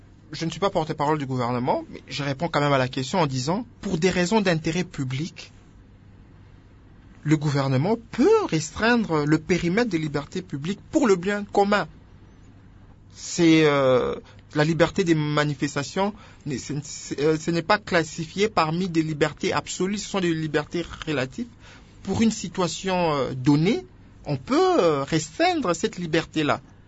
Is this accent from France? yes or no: no; DR Congo; Et nous, en tant que Congolais, en tant que jeunes